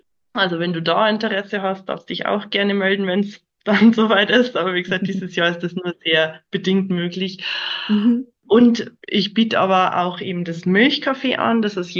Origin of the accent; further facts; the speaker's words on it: Bavaria, Germany; Wie gesagt, ich komme aus dem Landkreis Regensburg.